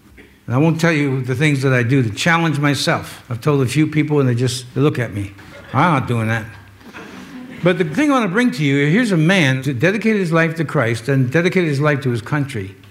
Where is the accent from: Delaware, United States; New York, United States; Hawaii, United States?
New York, United States; New York City; As you know, I'm a New Yorker. I grew up in New York City, not New York State.